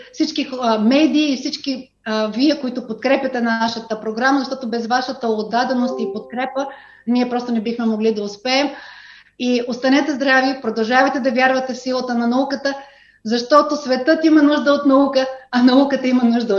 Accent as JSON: {"language": "Bulgarian", "town": "Varna", "region": "Varna Province", "country": "Bulgaria", "said": "И между другото, аз съм от Варна"}